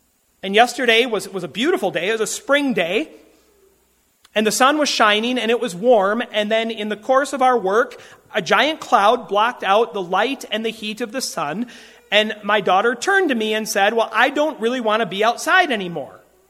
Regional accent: Minnesota, United States; also born or lived in Wisconsin / Michigan; having been born and raised in Minnesota, living in both Wisconsin and Michigan, I have a lot of people in my social network from those states.

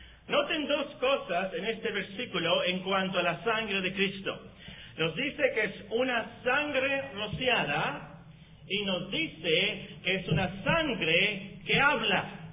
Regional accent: Mexico; Como mexicanos, no tenemos algo de nuestra historia que nos hable acerca de la sangre rociada.

